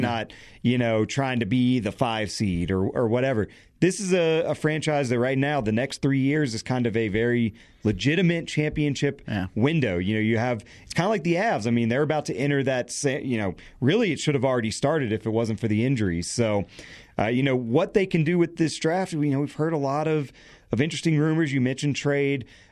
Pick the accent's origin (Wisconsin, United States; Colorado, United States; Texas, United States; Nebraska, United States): Colorado, United States; Fort Collins; We're both from the Fort Collins, Colorado, and filling in for Brady Hull.